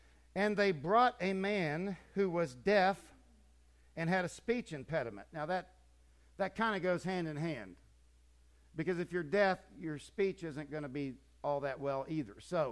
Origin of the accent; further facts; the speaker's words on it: Titusville, Florida, United States; I was a kid growing up in the Space Center, and this was commonplace, by the way. I was right there at Cape Canaveral, Titusville, Florida.